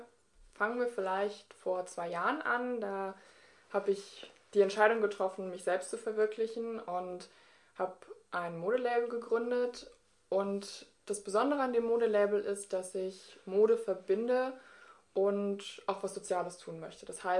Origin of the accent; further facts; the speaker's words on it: Sinsheim, Baden-Württemberg, Germany; also ich bin in Sinsheim groß geworden